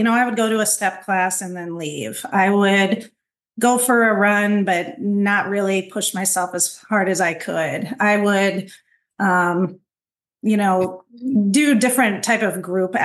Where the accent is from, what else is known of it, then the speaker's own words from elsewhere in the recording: Iowa, United States; I am 46 years old, born and raised in Iowa.